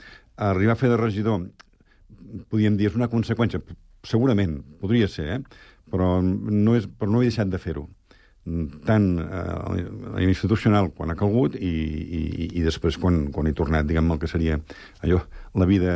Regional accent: Montcada i Reixac, Catalonia, Spain; Jo soc de Montcada, com deia abans

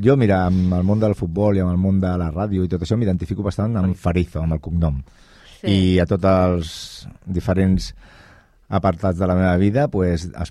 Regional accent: El Prat de Llobregat, Catalonia, Spain; Ho hem tingut molt fàcil, els que som del Prat, perquè a qualsevol lloc d'Espanya, quan dius del Prat, en seguida la gent diu, ostres, clar, a l'aeroport de Barcelona.

